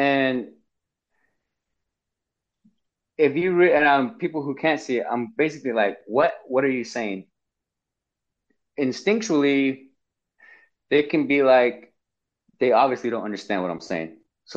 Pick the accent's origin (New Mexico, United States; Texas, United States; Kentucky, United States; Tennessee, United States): New Mexico, United States; I'm from the Navajo Nation, and that's Arletta.